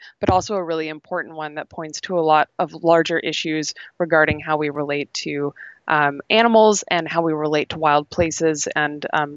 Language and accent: English; United States; now in Canada; I'm an independent documentary filmmaker, and I'm based in British Columbia, but I am an American